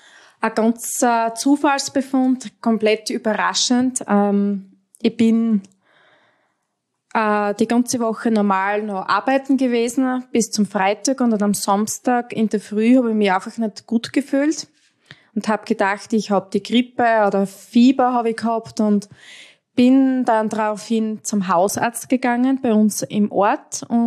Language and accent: German; Styria, Austria; Ich komme aus der Steiermark, aus Österreich. Ich bin 30 Jahre alt